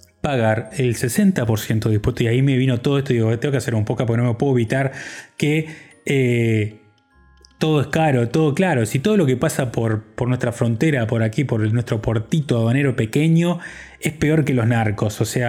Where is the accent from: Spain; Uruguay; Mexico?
Uruguay; yo ya como todo uruguayo ignorante, fui y le pregunté